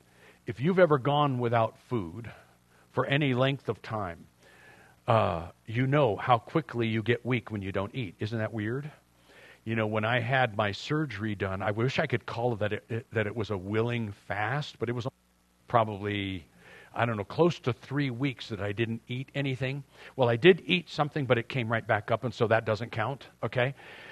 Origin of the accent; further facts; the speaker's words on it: San Fernando Valley, California, United States; also born or lived in Pasadena / Washington State; now in San Diego, United States; I was born in Pasadena, grew up San Fernando Valley, but we moved up when I was in grade school, I think third grade or something like that.